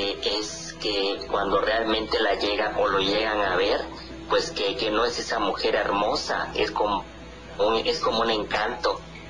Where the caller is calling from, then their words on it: Campeche, Mexico; Muy buenas noches, soy su amigo de Campeche